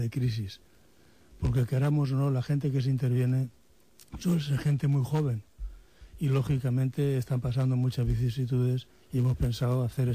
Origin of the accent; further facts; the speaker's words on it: Elche, Valencian Community, Spain; y nos fuimos a Menorca, de donde es mi esposa. Allí ejercí 5 años. Y al final, como la cabra tira al monte, me tuve que venir a mi tierra.